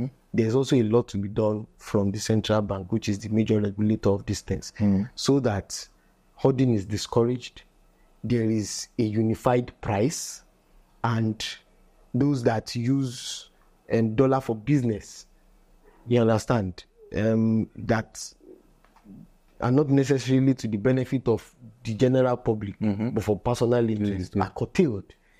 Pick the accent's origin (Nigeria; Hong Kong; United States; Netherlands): Nigeria; I think as Nigerian people, we should be good people.